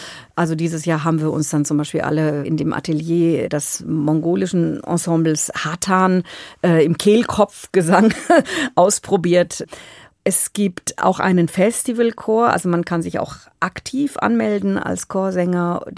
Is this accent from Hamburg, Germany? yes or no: no; Baden-Württemberg, Germany; eigentlich bin ich in der Nähe von Stuttgart aufgewachsen mit einer pietistischen Prägung